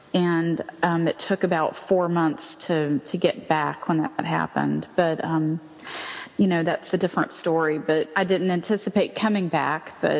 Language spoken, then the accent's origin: English; Alabama, United States; now in Washington, United States; I'm originally from America, but I was from Alabama, which is in the South.